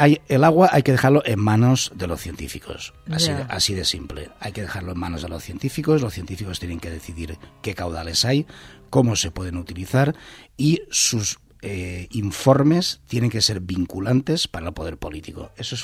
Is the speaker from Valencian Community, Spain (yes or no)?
yes; Valencian Community, Spain; de eso depende nuestra misma pervivencia como especie, ya no como valencianos, como especie humana.